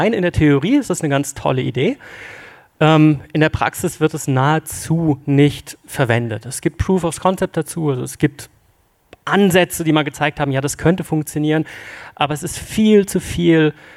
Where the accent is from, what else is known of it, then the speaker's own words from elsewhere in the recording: Hamburg, Germany; Wie man an meinem Moin schon hört, komme ich aus Hamburg